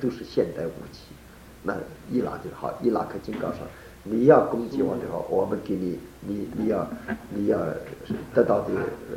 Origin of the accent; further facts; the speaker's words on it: China; 所以我们中国人说工资不出头